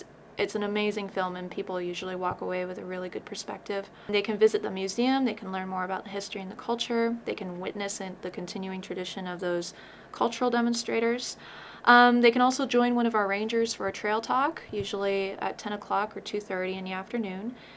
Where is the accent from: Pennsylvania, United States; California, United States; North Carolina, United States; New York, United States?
California, United States; I'm an interpretive ranger. I'm originally from California, and I'm here for the summer.